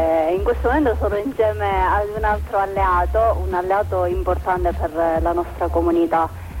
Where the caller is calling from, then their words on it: Caltanissetta, Sicily, Italy; Siamo da Caltanissetta.